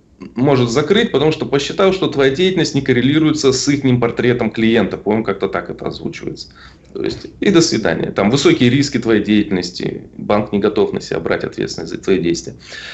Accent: Russia; какие-то сложности из-за того, что я из России.

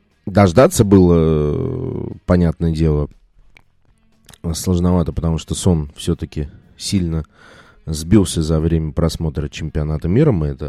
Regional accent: Moscow, Russia; мне конкретно, как москвичу, конечно

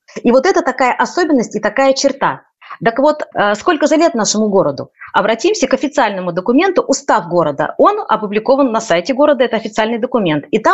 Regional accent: Kemerovo, Kemerovo Oblast, Russia; я коренная кемеровчанка, родилась в этом городе, учусь, живу, работаю. Я кемеровчанка во втором поколении, у меня мама тоже здесь родилась, тоже коренная кемеровчанка.

